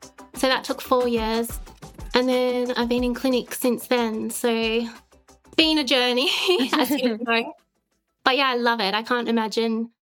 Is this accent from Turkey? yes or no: no; Australia; moved away as an adult; now in United Kingdom; I grew up in Australia and came over to the UK about 6 years ago.